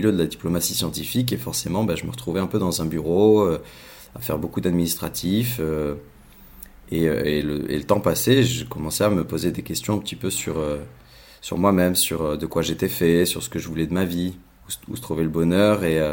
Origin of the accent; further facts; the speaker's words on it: south of France, France; Moi, je suis du Sud, hein, donc c'était la première fois que je m'installais à Paris.